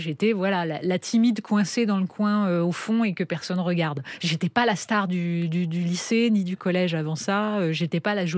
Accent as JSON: {"language": "French", "town": "Deuil-la-Barre", "region": "Île-de-France", "country": "France", "tie": "born or raised there", "also_born_or_lived": "Paris", "said": "Je suis née à Paris, mais j'ai grandi à Deuil-la-Barre."}